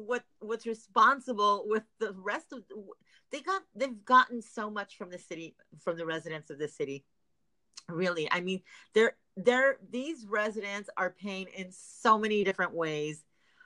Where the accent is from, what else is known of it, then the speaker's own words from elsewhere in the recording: Fontana, California, United States; Now, I am from Fontana originally.